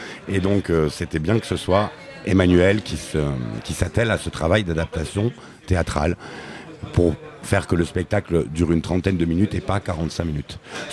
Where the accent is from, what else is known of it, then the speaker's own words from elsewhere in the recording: Nîmes, Occitanie, France; Moi, quand j'avais 14 ans, je suis de Nîmes, je venais faire le festival à 14 ans